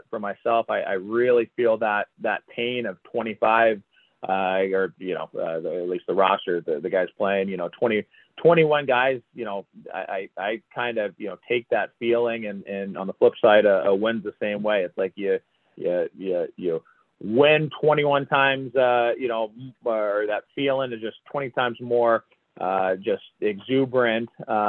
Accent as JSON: {"language": "English", "town": "Long Beach", "region": "California", "country": "United States", "tie": "born or raised there", "said": "But I'm really just enjoying being in my hometown, continuing to grow the game here in Long Beach."}